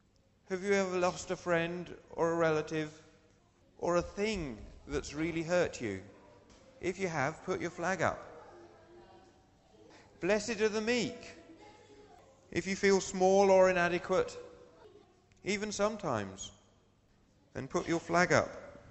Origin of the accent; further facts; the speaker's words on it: England, United Kingdom; They're used to extroverts and nutters. We're English.